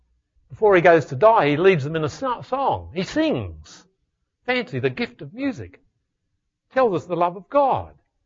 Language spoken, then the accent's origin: English; Australia; I'm an Australian.